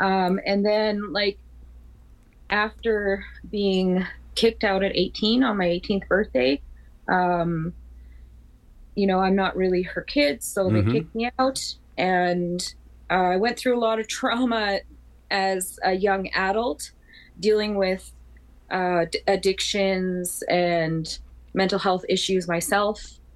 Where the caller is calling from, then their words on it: Saskatoon, Saskatchewan, Canada; I'm actually in Saskatoon, Saskatchewan, which is here in Canada.